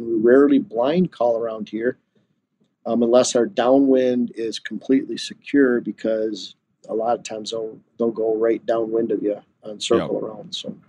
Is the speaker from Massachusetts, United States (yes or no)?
no; Michigan, United States; Michigan, my home state, had over 400,000 bow hunters.